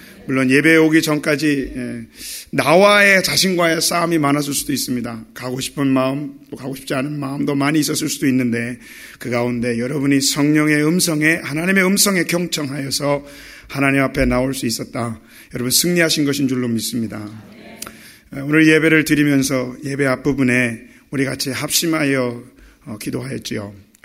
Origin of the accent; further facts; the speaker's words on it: South Korea; now in United States; 저는 한국 사람입니다. 그러나 또 미국 사람입니다.